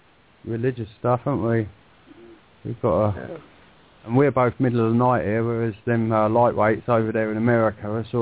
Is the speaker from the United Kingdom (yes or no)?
yes; England, United Kingdom; Yeah, but don't forget, I'm Christian English, which is not that holy, really.